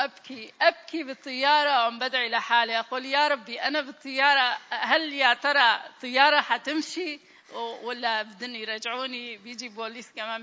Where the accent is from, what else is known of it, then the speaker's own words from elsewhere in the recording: Syria; عرف أنه أنا سورية بس عم بحكي هيك